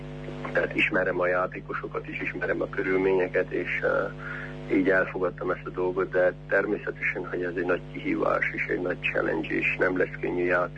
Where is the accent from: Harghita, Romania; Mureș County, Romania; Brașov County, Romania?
Brașov County, Romania; Brașov; mert hát ugye innen származom, tehát szeretném tudni, hogy mi történik.